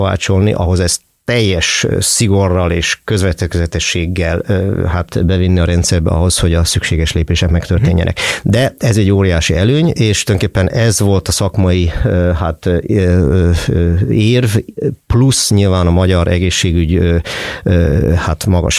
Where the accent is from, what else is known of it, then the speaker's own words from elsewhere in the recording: Hungary; also born or lived in Germany; ez hozott el minket Magyarországra. Hát nyilván az egyik kötődés az az, hogy innen származom